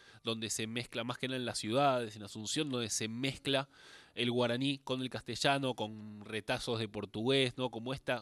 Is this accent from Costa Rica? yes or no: no; Buenos Aires, Argentina; Yo soy porteño, toco esta música.